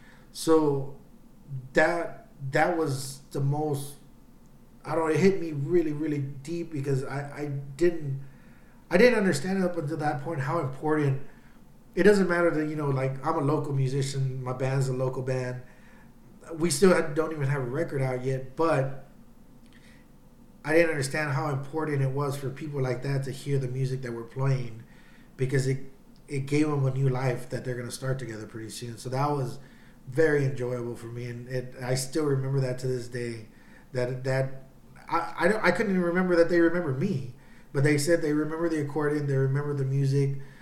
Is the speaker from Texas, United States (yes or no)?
yes; Houston, Texas, United States; And I told them, you know, we are all from Houston, but we do different jobs.